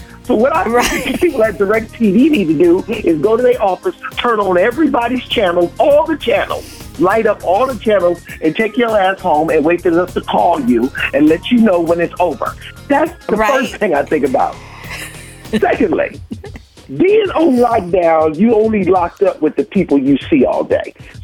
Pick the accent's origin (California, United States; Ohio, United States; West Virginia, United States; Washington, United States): Ohio, United States; Cleveland; Born and raised. Born and raised in Cleveland, Ohio.